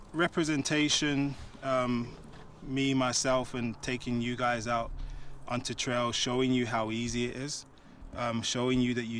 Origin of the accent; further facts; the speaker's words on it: Birmingham, West Midlands, United Kingdom; born there; moved away; So I'm born in the UK in a wonderful, beautiful place called Birmingham. Yeah, and then I moved out here about 10 years ago.